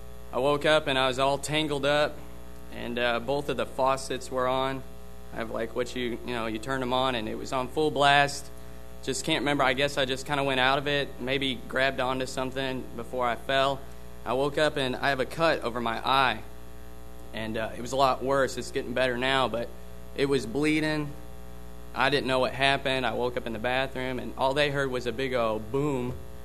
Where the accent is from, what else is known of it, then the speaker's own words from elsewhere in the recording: Godfrey, Illinois, United States; I come from Godfrey, Illinois.